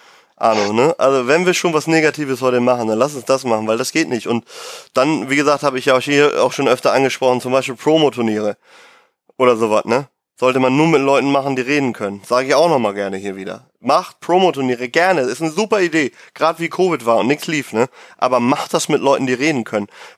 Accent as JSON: {"language": "German", "country": "Austria", "said": "warum werden wir da immer nur als Österreicher drauf reduziert?"}